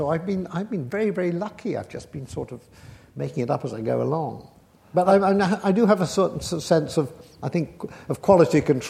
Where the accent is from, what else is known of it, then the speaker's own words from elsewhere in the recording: Sheffield, Yorkshire and the Humber, United Kingdom; And I was from Sheffield, and he was from sort of, you know, Kensington.